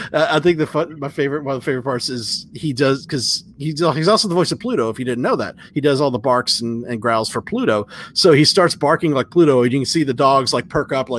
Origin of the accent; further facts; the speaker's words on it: Texas, United States; I'm from Texas. And, like, it reminded me of home a little bit.